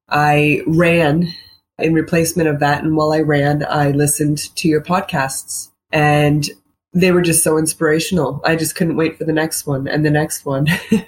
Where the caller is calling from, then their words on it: Ontario, Canada; I'm from Ontario, Canada.